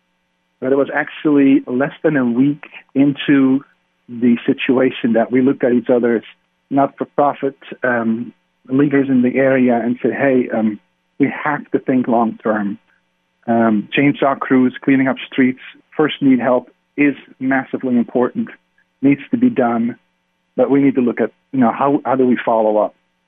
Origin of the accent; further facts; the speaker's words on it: Netherlands; English is a second language; My fellow countrywoman, I'm from Holland